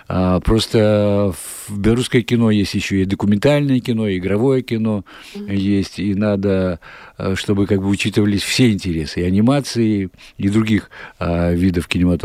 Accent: Belarus; какое кино мы, белорусы, можем делать и мы, белорусы, какого кино достойны.

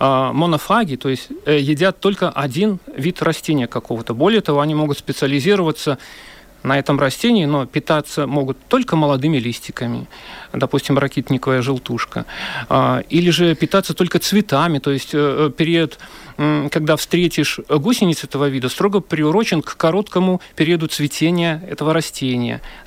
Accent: Minsk Region, Belarus; Просто на границе Столбцовского, Воложинского и Дзержинского районов. Местность очень красивая

